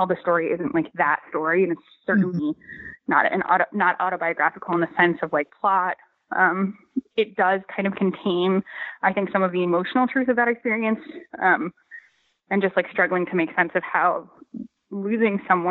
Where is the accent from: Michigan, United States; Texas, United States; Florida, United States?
Michigan, United States; now in New York, United States; I sometimes think I'm from Northern Michigan, and the book is set in Northern Michigan in a fictionalized version, really, of the place I grew up, with some tweaks. But like, and I've lived in New York ever since, just like Kat.